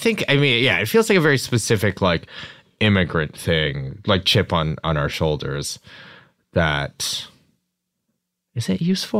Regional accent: Michigan, United States; I'm American. I can barely hang on. I'm from fucking Michigan.

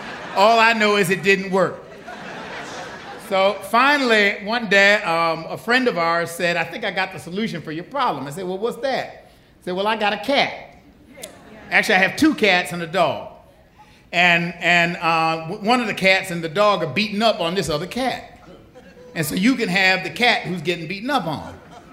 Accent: Buffalo, New York, United States; born or raised there

